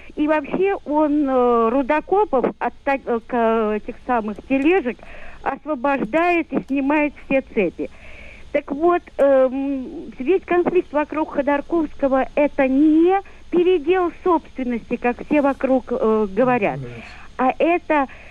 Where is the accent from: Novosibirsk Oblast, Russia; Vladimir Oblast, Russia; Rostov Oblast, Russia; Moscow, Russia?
Moscow, Russia; я из Москвы.